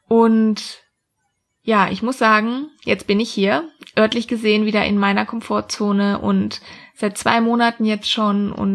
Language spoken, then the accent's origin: German; Freiburg, Baden-Württemberg, Germany; moved away as an adult; Ich wollte eigentlich immer in meiner Heimat, das ist Freiburg im schönen Süden von Deutschland, bleiben.